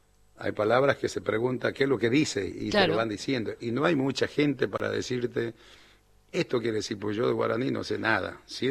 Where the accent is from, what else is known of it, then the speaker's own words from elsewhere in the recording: Tartagal, Salta, Argentina; cuando después me vengo de Tartagal a Salta